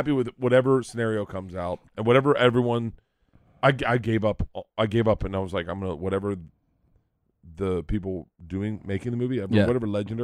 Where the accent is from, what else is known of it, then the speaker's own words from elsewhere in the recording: Tampa, Florida, United States; now in Los Angeles, United States; I go, I live in LA. I have season tickets to the Rams, but I grew up in Tampa.